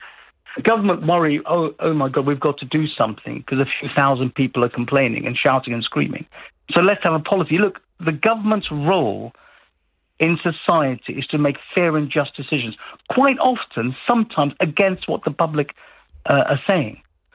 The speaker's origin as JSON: {"language": "English", "country": "United Kingdom", "said": "We, as British people, treat everyone fairly"}